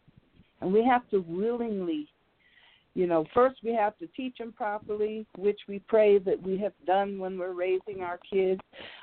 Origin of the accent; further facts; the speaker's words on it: Chicago, Illinois, United States; now in California, United States; And I'm calling from California, originally from Chicago, though.